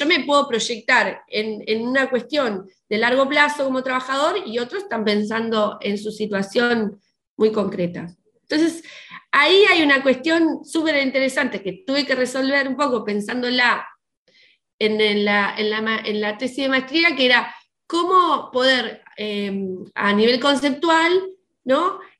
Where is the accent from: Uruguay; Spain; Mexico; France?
Uruguay; somos ingobernables los uruguayos.